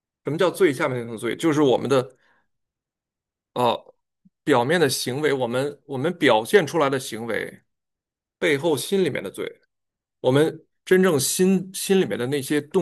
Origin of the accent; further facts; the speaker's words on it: China; now in United States; 在我们在国内无神论长大